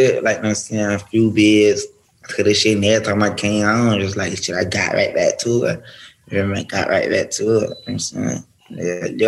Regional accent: Pompano Beach, Florida, United States; I'm from Pompano, I pop a hole, you hear?

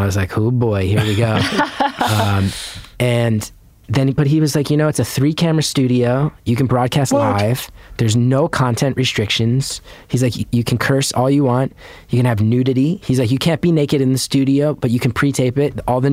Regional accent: West Orange, New Jersey, United States; yeah, I grew up in West Orange.

